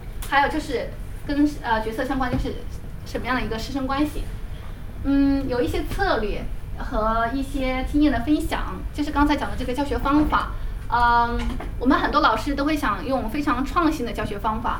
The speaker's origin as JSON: {"language": "Chinese", "country": "China", "said": "就是我如果让我们中国人编，我们不会放在这样的图片上"}